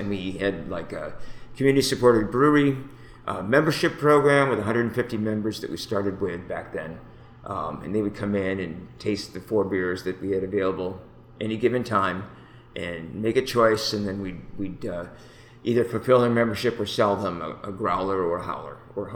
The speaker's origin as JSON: {"language": "English", "region": "Pennsylvania", "country": "United States", "tie": "born or raised there", "lives_now": "Evanston, United States", "said": "I grew up in Pennsylvania, but I moved to Evanston for graduate school at Northwestern, which was like 35 years ago. And pretty much have been here ever since."}